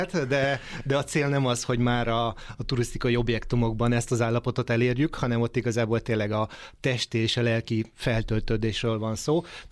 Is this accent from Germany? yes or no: no; Fonyód, Somogy, Hungary; now in Budapest, Hungary; anyai ágon pedig fonyódik vagyok, tehát Balatonon nőttem fel, és oda húz minden vissza.